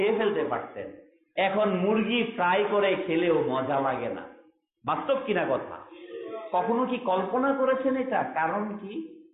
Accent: Bangladesh; first language Bengali; সর্বপ্রথম আমার পরিচয় আমি মুসলমান, এটা মনে রাখবেন। দ্বিতীয় পরিচয় হচ্ছে আমি বাঙালি, বাংলা আমার ভাষা, এই দেশ শাহজালাল শাহপরাণের বাংলাদেশ।

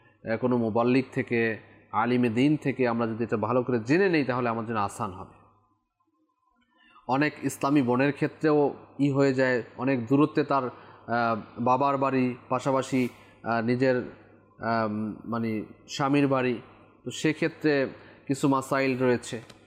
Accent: Barisal, Barisal Division, Bangladesh; now in Dhaka, Bangladesh; আমার বাড়ি বরিশালে, বরিশাল থেকে আমি ঢাকাতে আসলাম

